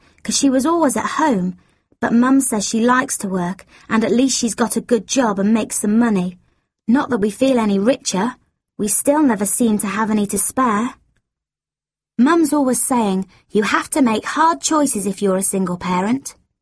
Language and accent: English; Brighton, South East England, United Kingdom; moved away; I was born in Brighton and I lived there till a year ago. It's a lovely town with the lanes and the pavilion which we visited twice with our school, and the sea and the pier with a fun fair on it